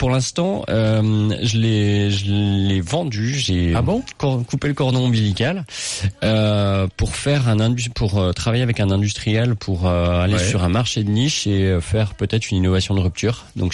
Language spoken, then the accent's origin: French; Lyon, Auvergne-Rhône-Alpes, France; puisqu'on est lyonnais.